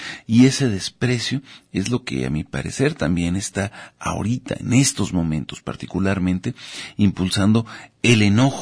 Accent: Mexico; lo que nos pase en particular como mexicanos

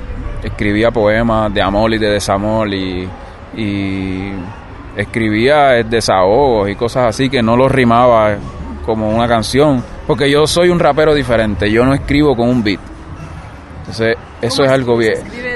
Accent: San Juan, Puerto Rico; yo volví a las raíces donde yo nací y vivo en Santurce, en Villa Palmera, que es en la capital, en San Juan. Y yo vivo en Villa Palmera, que es un barrio en la costa, bien cerca de la playa, bien cerca ahí del aeropuerto.

